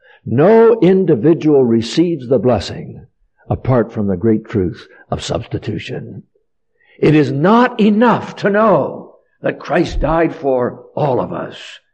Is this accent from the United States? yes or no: yes; Philadelphia, Pennsylvania, United States; because I come from Philadelphia